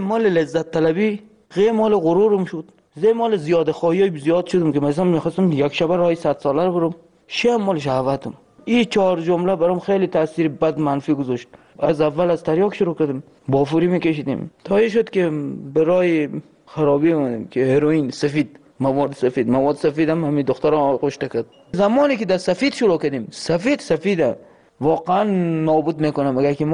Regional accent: Afghanistan; moved away; ما الان نزدیک 3 سال نیم همینجا روزی که از افغانستان آمدیم تا امروز

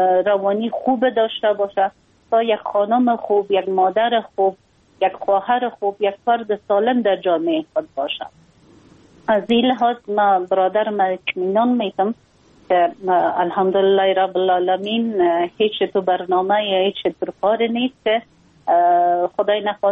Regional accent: Afghanistan; ما یک خانم مسلمان هستم، از افغانستان هستم

